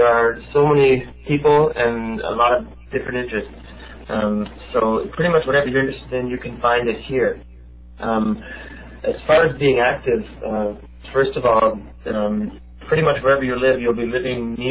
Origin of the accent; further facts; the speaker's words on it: Canada; I remember I came here 4 years ago. I'm Canadian